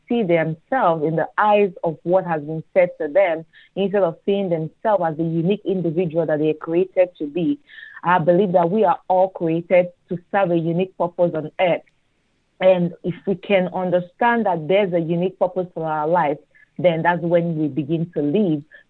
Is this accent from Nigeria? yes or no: yes; Nigeria; now in United States; because I'm originally from Nigeria, to study law